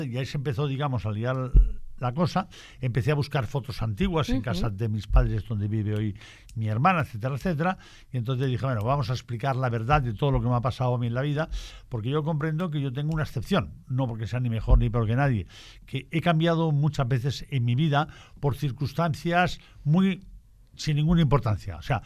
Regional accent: Madrid, Community of Madrid, Spain; born there; also born or lived in El Pardo / Barcelona; now in El Prat de Llobregat, Spain; nací en Madrid, por qué me fui al Pardo, por qué vine a Barcelona, por qué vine al Prat y todo lo que me pasó yo viviendo en el Prat, donde continúo en el momento actual

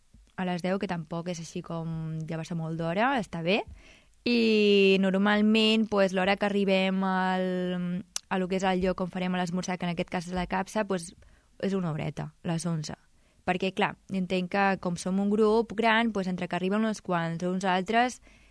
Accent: Sant Boi de Llobregat, Catalonia, Spain; I no, jo no soc d'aquí, o soc de Sant Boi.

